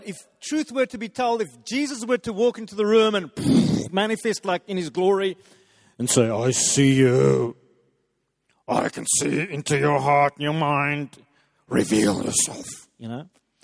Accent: England, United Kingdom; now in South Africa; God, I'm English in this Afrikaner town.

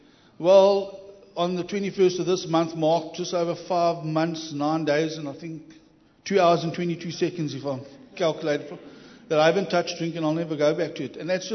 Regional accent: East London, London, United Kingdom; Well, I've been born and bred in East London all my life.

